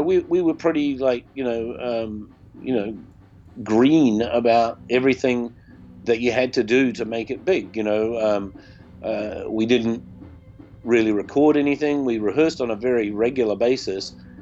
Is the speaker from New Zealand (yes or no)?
yes; New Zealand; hey, we're from New Zealand, we'll play at a gig for free